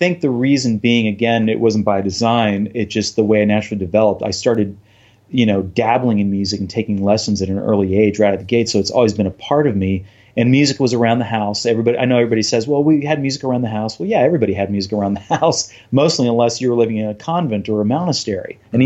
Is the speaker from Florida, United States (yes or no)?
yes; Florida, United States; growing up in Florida, I've been to Disney World a lot and I know Disney World well.